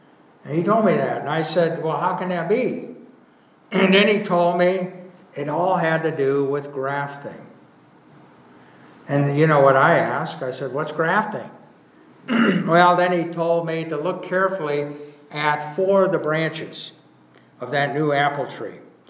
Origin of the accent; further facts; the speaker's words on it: Portland, Oregon, United States; As some of you know, but not all of you, as a boy, I grew up in Southwest Portland, Oregon.